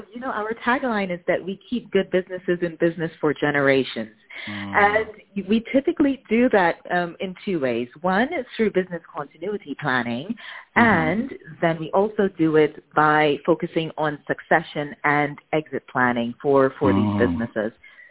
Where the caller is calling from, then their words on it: Amsterdam, North Holland, Netherlands; I am calling from Amsterdam in the Netherlands.